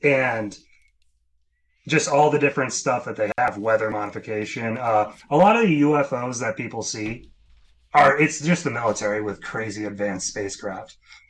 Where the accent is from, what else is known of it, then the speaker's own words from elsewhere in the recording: Nebraska, United States; We're from Nebraska. We're in Massachusetts, and we love both states.